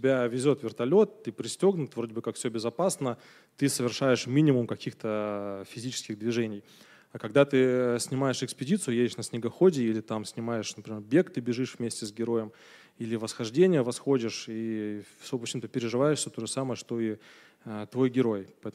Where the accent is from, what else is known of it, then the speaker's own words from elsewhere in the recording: Kamchatka Krai, Russia; я родился и вырос на Камчатке, и это как бы такой визуальный фон для моего становления